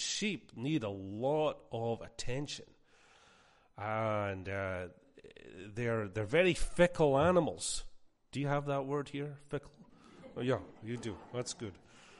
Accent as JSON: {"language": "English", "region": "Scotland", "country": "United Kingdom", "said": "You know, I'm from Scotland. We have a lot of sheep in Scotland"}